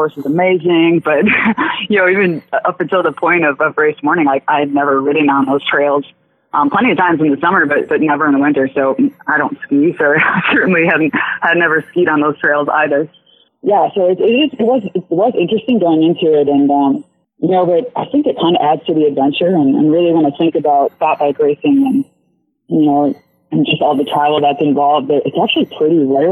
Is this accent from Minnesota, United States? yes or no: yes; Minneapolis, Minnesota, United States; which actually is in Minneapolis, which is pretty much my hometown.